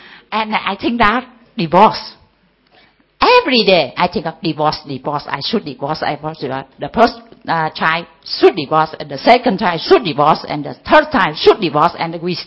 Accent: Vietnam; I'm from Vietnam.

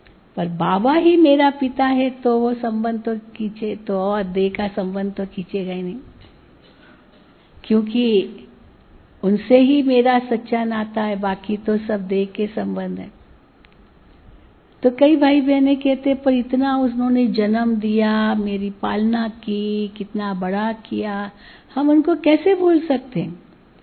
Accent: Mumbai, Maharashtra, India; born there; मैं मुंबई में पैदा हुई, और 3 दिन की थी केवल

